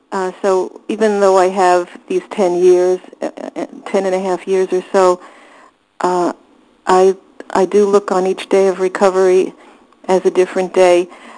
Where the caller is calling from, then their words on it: New York, United States; I'm a compulsive eater, and I'm calling in from New York.